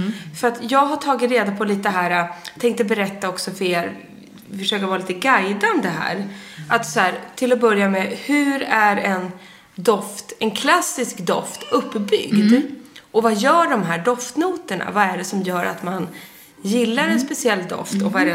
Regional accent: Sundsvall, Västernorrland County, Sweden; born there; när jag fyllde år upp i Sundsvall där jag är född, då blommade ju alltid syrenen till min födelsedag, vilket är 23 juni. Eftersom det är norröver så är det den lite senare.

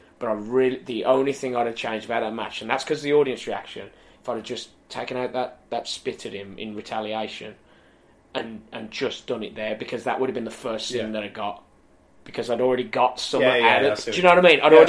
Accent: Birmingham, West Midlands, United Kingdom; it was, like, in Birmingham as well. And I do love my hometown.

